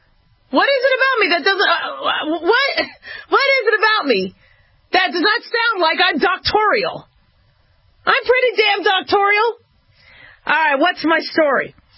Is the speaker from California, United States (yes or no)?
yes; Los Angeles, California, United States; born there; And then I was born in Los Angeles.